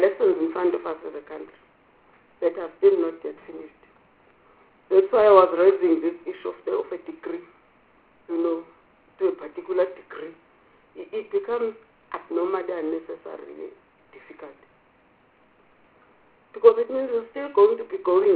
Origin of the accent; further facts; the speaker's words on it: South Africa; but as a South African, I didn't see those things being followed.